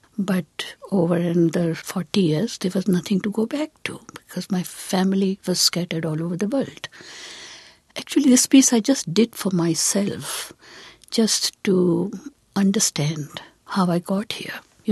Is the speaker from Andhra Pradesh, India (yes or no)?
no; Aligarh, Uttar Pradesh, India; born there; English is a second language; moved away as an adult; I was born in Aligarh, a small university town 80 miles south of Delhi. In 1975, I moved to New York. I was on the road for 20 years before I came here.